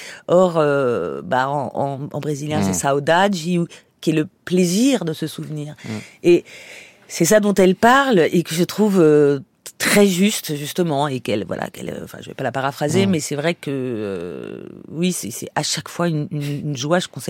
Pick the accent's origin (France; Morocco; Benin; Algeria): France; Antony, Île-de-France; born there; also born or lived in Sarcelles; je suis née en France, je suis née à Antony, et après...